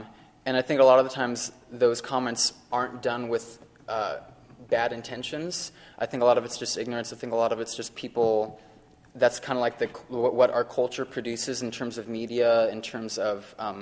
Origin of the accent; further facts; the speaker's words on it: Medford, Oregon, United States; also born or lived in Bandon; But I was born and raised in Oregon. I grew up in Medford, Oregon for about half of my life, and then I moved to the coast of Oregon, Bandon, which is a small 3,000 people town.